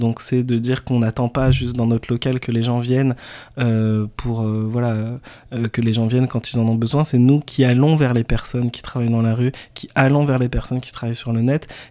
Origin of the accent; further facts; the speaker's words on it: France; Moi, en tant que Français, je vais pas comprendre